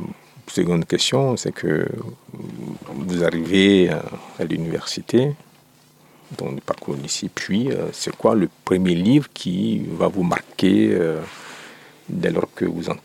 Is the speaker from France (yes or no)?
no; Côte d’Ivoire; chez nous, en Côte d'Ivoire, il y avait aussi dans les églises, l'église, il y avait l'école catholique. Et moi, mes parents font l'école catholique.